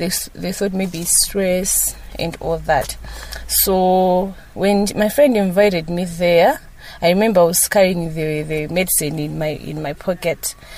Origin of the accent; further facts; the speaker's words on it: Blantyre, Southern Region, Malawi; now in Lilongwe, Malawi; I'm currently staying in Lilongwe, area 25, but I'm from Blantyre.